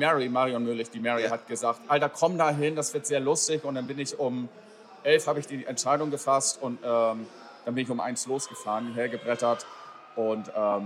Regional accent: Hamburg, Germany; Ich komme aus Hamburg, Reeperbahn, da ist man Säufer.

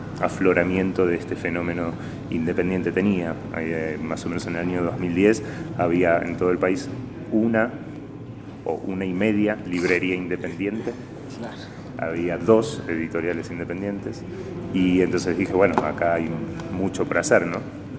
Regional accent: Argentina; also born or lived in Bolivia / Peru; now in Cuenca, Ecuador; Yo salí de Argentina por diversos motivos, algunos de ellos políticos y otros personales, en el año 2009-2010. Viví en varios países, en Bolivia, en Perú

